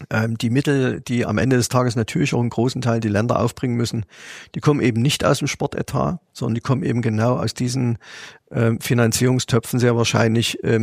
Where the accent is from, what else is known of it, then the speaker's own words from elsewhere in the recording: Leipzig, Saxony, Germany; als Leipziger